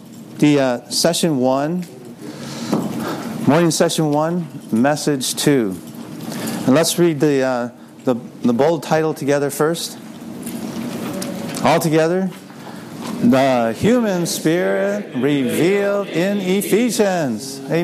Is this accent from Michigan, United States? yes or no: yes; Ann Arbor, Michigan, United States; from Ann Arbor, Michigan, serving there at the University of Michigan.